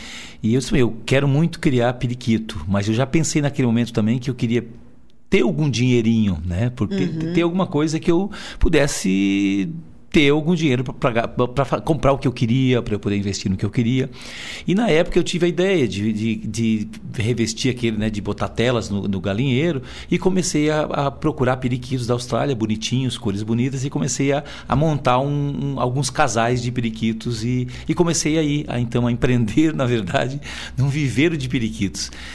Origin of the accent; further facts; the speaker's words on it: São Ludgero, Santa Catarina, Brazil; Eu estava em São Ludgero, sou natural de São Ludgero, né?